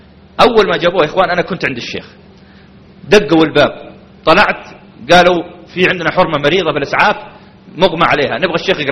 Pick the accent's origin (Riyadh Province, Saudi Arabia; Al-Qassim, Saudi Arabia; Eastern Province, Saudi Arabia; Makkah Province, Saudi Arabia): Riyadh Province, Saudi Arabia; Riyadh; ومن المعلوم أن عندنا في الرياض